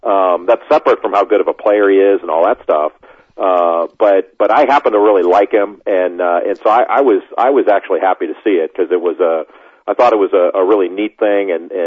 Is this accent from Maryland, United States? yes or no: no; Los Angeles, California, United States; And, you know, I grew up in Los Angeles, went to Dodger games growing up